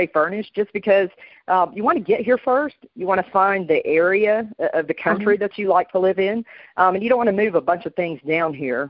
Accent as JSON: {"language": "English", "region": "Southern United States", "country": "United States", "accent": "Southern drawl", "lives_now": "Panama", "said": "like I'm from the South, obviously, so my dialect, my drawl, whatever you want to call it, my accent is different. So being here in Panama"}